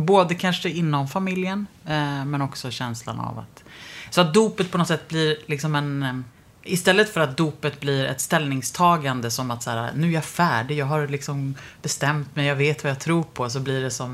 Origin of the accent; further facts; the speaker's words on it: Lidingö, Stockholm County, Sweden; Alltså jag är uppvuxen på delvis på Lidingö.